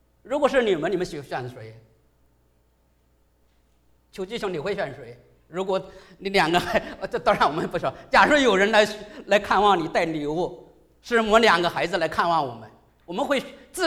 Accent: China; 我们中国人很多就孝心，养儿防老。

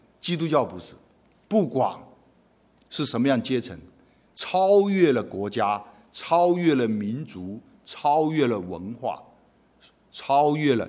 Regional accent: Guangdong, China; 我本身也是广东人

